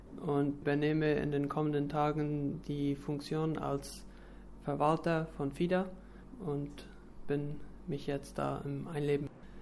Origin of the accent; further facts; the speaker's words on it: Boquerón, Paraguay; ich komme aus der Kolonie Menno